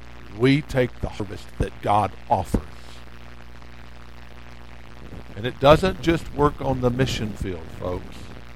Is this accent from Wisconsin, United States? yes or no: no; Odessa, Texas, United States; I was raised in Odessa, Texas. When I was growing up, I had four high schools in Odessa.